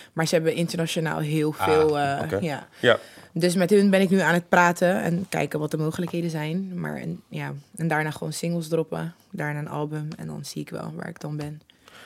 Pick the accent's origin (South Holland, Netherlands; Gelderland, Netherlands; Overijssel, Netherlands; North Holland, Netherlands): South Holland, Netherlands; Rotterdam; mensen denken echt dat ik van België ben, maar ik kom gewoon uit Rotterdam.